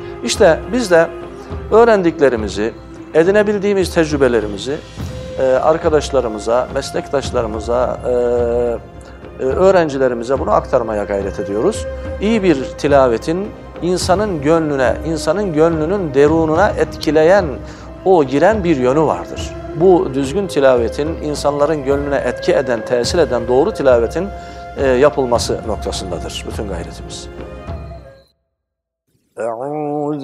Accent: Çarşamba, Samsun, Turkey; 1969 yılında Samsun'un Çarşamba ilçesi Dalbahçe köyünde dünyaya gelmişim. İlkokulu köyümde bitirdim.

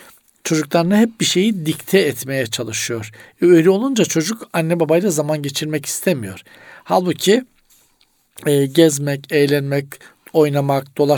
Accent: Black Sea Region, Turkey; bizim Karadeniz'de darlanmak denir

